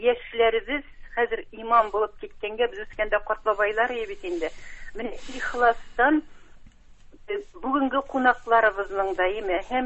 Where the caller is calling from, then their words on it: Kazan, Tatarstan, Russia; Мин Казаннан.